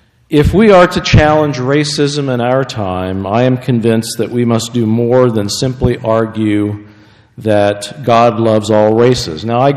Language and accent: English; Pennsylvania, United States; from my home state of Pennsylvania